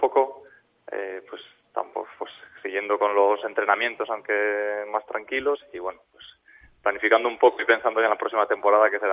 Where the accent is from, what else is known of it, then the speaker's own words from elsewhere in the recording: Aragon, Spain; como aragonés no puedo pitar a ningún equipo aragonés